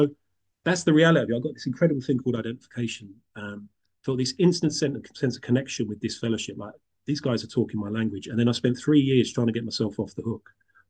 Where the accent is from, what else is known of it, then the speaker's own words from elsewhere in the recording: London, United Kingdom; And I'm from the Irish community in North London.